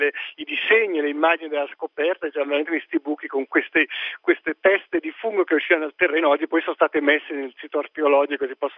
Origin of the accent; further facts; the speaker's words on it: Switzerland; ma per me che vengo dalla Svizzera, devo dire che Tarquinia e queste colline sono state oggi una forte emozione